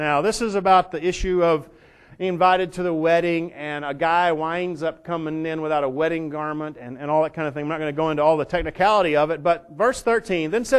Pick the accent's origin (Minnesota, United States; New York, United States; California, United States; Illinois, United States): Minnesota, United States; Minneapolis; yeah, I'm from Minneapolis too, you know.